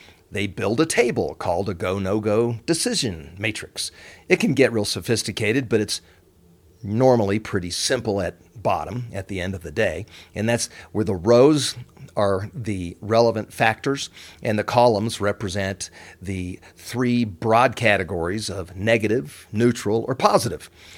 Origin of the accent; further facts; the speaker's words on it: Colorado, United States; In my home state of Colorado, over 70% are vaccinated